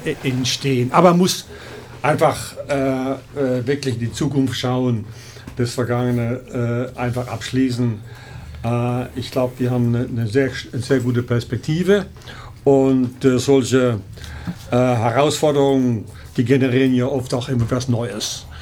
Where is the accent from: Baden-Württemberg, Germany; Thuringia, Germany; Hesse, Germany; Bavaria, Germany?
Baden-Württemberg, Germany; Mannheim; ich bin ja in Keral aufgewachsen und in Neckarau zur Schule gegangen. Waldhof-Fan bin ich schon immer.